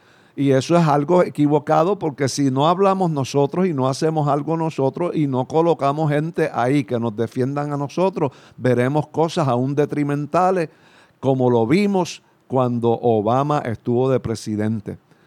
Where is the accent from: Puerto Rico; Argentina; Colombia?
Puerto Rico; nos afecta a nosotros como puertorriqueños por nuestra relación con los Estados Unidos